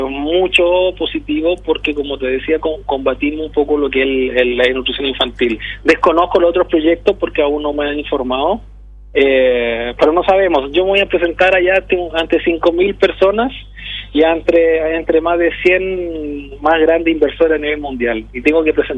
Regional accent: Chile; accent: Chilean; moved away as an adult; now in Paraguay; Yo soy nacido en Chile, pero vivido, criado, en mis tradiciones. Tengo el acento chileno porque obviamente estudié en Chile, hice toda mi carrera profesional allá, pero me vine aquí a hacer un granito de arena a Paraguay.

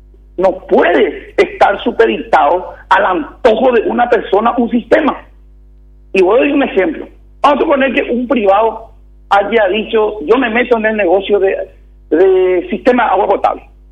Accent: Paraguay; me molesta como paraguayo.

